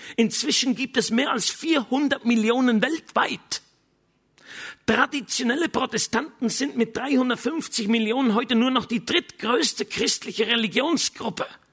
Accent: Switzerland; Meine Frau kommt aus Bayern, Entschuldigung, und ich bin Schweizer.

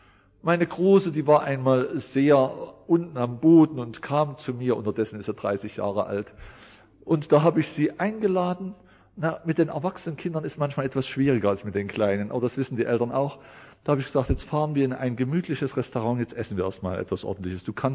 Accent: Thuringia, Germany; Ich bin Thüringer, ist unübertroffen, können Sie mit Spätzle nicht mithalten.

